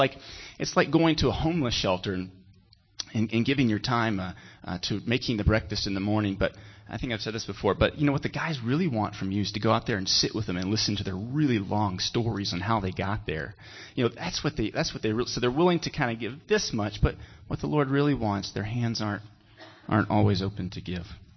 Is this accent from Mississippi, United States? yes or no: no; South Carolina, United States; hospitality, at least where I'm from, which is South Carolina.